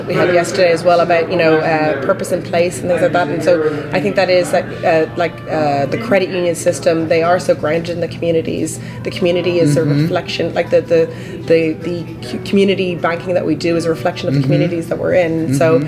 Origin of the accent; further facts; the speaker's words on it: Canada; now in United States; and I'm the Canadian blow-in to the American system as well